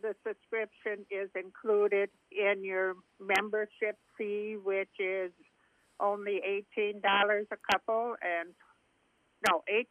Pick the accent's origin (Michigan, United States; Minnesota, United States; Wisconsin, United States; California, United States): Minnesota, United States; Madelia; born there; Okay, I was born in Medelia, Minnesota.